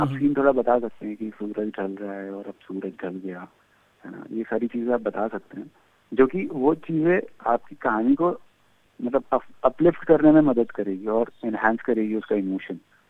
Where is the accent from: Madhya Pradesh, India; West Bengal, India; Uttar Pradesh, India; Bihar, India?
West Bengal, India; Kolkata; also born or lived in Durgapur; मैं कलकत्ता में था, मेरा होम टाउन कलकत्ता है, दुर्गापुर है, उस तरफ ही ट्रैवल किया था।